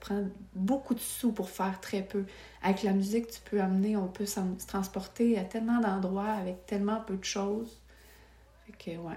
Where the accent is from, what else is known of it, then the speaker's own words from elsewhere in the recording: Repentigny, Quebec, Canada; now in Les Éboulements, Canada; Mais je suis originaire de Repentigny.